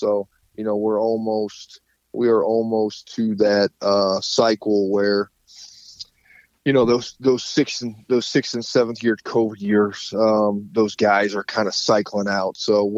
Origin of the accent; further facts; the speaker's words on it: Hamilton, Ohio, United States; I'm from Hamilton, Ohio, and I played at Bethel University in McKenzie, Tennessee.